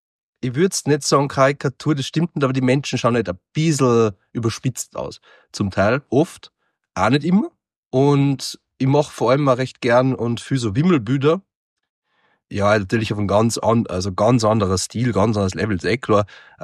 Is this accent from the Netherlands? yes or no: no; Vöcklabruck, Upper Austria, Austria; now in Vienna, Austria; aufgewachsen in Oberösterreich, in Vöcklabruck.